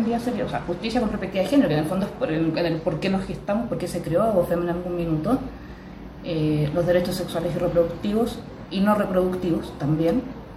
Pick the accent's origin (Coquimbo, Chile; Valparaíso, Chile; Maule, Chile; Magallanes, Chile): Magallanes, Chile; Punta Arenas; De hecho, yo soy de Punta Arenas, de Magallanes, en el extremo sur de Chile.